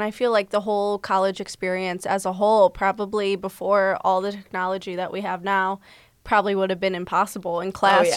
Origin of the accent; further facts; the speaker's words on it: Toledo, Ohio, United States; Yeah, I'm from Toledo. I went to Whitmer, so Washington local, growing up, and grew up in West Toledo. And I graduated from the University of Toledo back in 2020